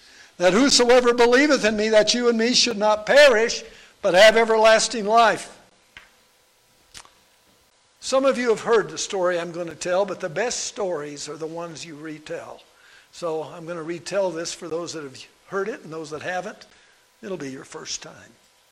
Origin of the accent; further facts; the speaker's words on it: Kentucky, United States; the way I grew up having it happen when I grew up in Kentucky. And it reminded me so much of home